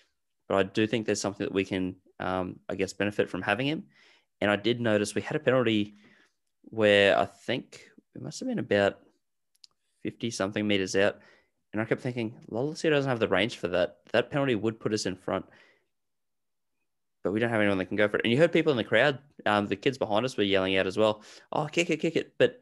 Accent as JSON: {"language": "English", "region": "Queensland", "country": "Australia", "said": "As a Queenslander, and as someone that's probably going to go to the third test"}